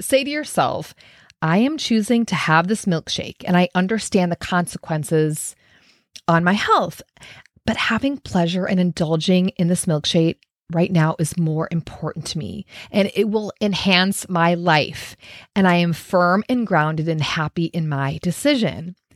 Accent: Minnesota, United States; Anyway, and I gotta say, you know, I grew up in Minnesota. I was literally the dairy queen.

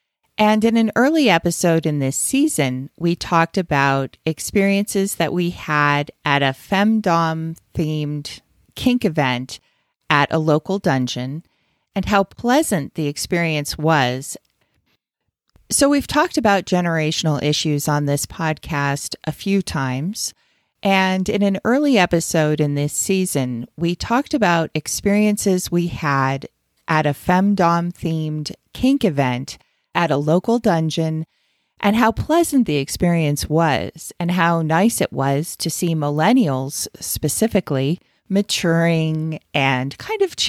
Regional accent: United States; which is shocking to me as an American.

